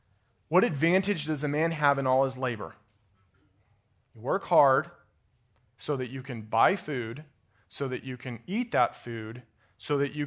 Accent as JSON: {"language": "English", "region": "Colorado", "country": "United States", "tie": "born or raised there", "said": "I grew up in Colorado. I grew up on a farm in Colorado, very different culture than here"}